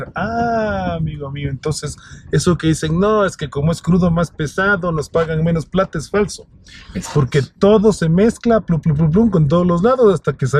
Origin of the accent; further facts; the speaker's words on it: Ecuador; yo pueda conectarme como ecuatoriano